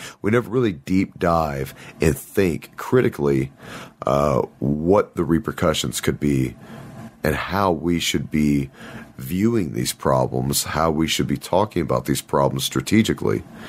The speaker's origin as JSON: {"language": "English", "region": "Texas", "country": "United States", "said": "I'm from Texas, we say oil, we don't say oil."}